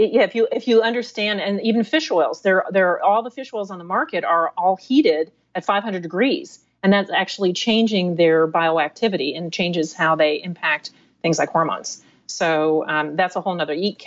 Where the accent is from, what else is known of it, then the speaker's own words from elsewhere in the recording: East Coast, United States; I grew up on the East Coast. We lived in a house with basements